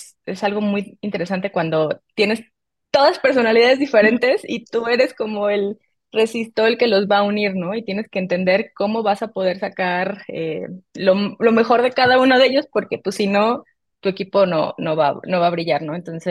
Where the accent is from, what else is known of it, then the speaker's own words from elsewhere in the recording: Guadalajara, Jalisco, Mexico; now in Mexico City, Mexico; Yo soy de Guadalajara, igual que ustedes, pero vivo en Ciudad de México ya desde hace como 10 años